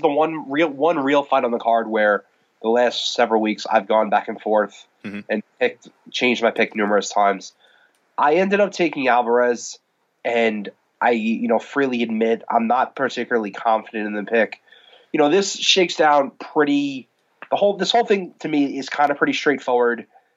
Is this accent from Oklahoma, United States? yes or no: no; New York, United States; You know, born and raised in New York, still live in New York